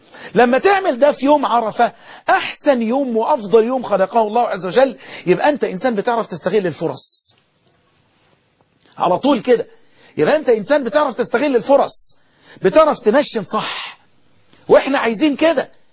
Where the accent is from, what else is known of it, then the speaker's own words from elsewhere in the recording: Egypt; بلدنا مصر